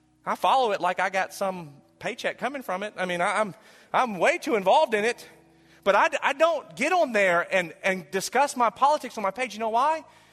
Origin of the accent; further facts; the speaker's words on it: United States; I'm an American, but again, my citizenship is ultimately in heaven.